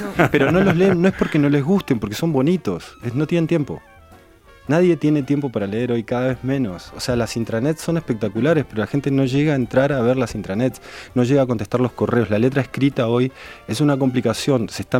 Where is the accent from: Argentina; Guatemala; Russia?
Argentina; now in Chile; yo en este momento soy argentino, pero vivo en Chile en este minuto